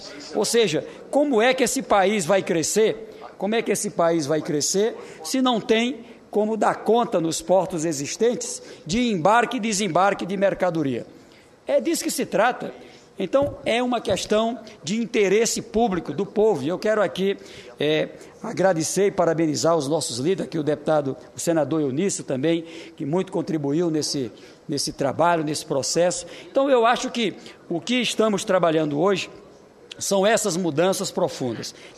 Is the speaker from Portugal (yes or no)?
no; Paraná, Brazil; Um produto produzido lá no meu estado, poder chegar a outros lugares do Brasil através de navios